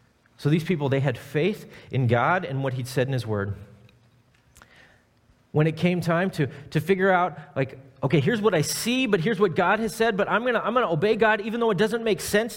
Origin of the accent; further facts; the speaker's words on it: Nebraska, United States; like I hail from Nebraska, and so many Nebraska people, we put our faith in the Cornhuskers